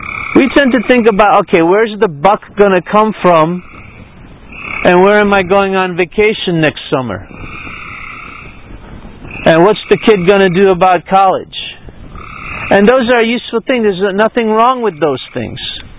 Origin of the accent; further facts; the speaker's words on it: Baltimore, Maryland, United States; I mean, I'm from Baltimore. What would I do in Nepal?